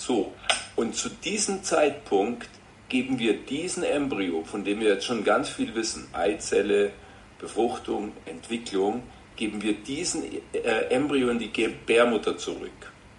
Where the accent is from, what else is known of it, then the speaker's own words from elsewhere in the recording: Munich, Bavaria, Germany; Ich glaube, Sie sind aus Frankfurt, ich bin aus München.